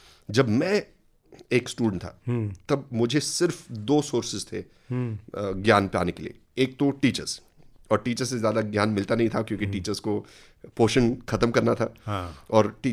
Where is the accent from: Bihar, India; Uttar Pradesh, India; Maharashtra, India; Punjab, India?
Maharashtra, India; Pune; born there; मेरी पैदाइश पुणे में हुई है